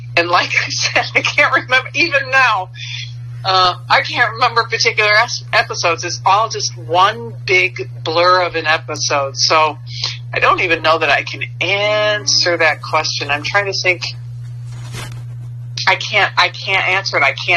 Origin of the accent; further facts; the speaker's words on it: Chicago, Illinois, United States; accent: Chicago; I am a Chicagoan. I was born and raised here. So you do get a sense of place when I'm on screen, because there is no losing this Chicago accent.